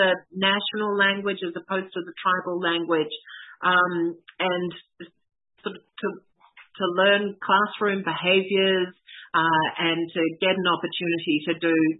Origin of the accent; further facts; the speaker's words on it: Australia; we have a charity set up in Australia, which is my home country.